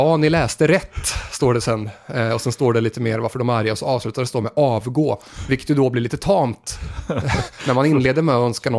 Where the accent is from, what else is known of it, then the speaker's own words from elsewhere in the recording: Motala, Östergötland, Sweden; jag kommer från Motala där banden har varit stor.